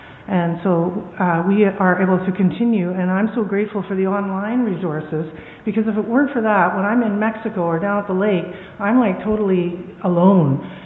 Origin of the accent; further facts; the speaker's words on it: Winnipeg, Manitoba, Canada; I'm an alcoholic from Winnipeg. I drove all the way here by myself.